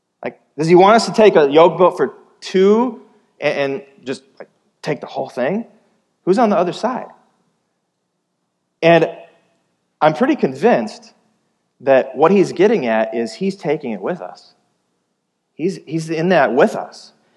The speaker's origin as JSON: {"language": "English", "region": "Iowa", "country": "United States", "tie": "born or raised there", "said": "sometimes growing up in the Midwest, in Iowa, I'll use like a farming illustration"}